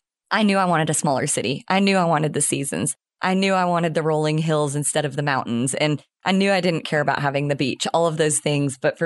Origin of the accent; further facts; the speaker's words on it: Tyler, Texas, United States; also born or lived in San Diego; I'm originally from Northeast Texas, around in Tyler, and I really wanted to get closer to my parents for the entire time I lived in San Diego, which was almost 20 years.